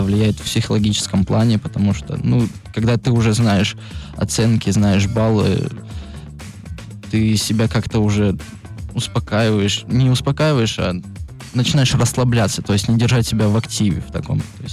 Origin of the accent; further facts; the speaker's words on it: Saint Petersburg, Russia; потому что в родном городе мне было очень приятно выступать. Я очень активно и сильно... чувствовал поддержку и тепло наших болельщиков, именно петербуржцев